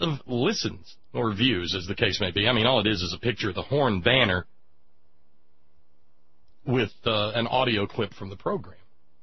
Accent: Alabama, United States; Man, that wasn't American where I grew up. Hating the government? No. And I grew up in Alabama.

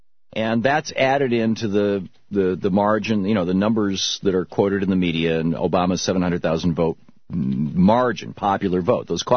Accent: Michigan, United States; I grew up in Michigan, you know, right across the lake from both these states.

